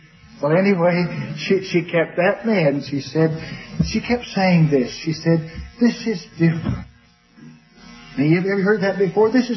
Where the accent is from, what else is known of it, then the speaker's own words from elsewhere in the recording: Newfoundland and Labrador, Canada; moved away as an adult; also born or lived in Calgary; And then after I graduated from university, I moved from Newfoundland to Calgary, and that's when I worked in the oil business in oil exploration research, and I spent a number of years there.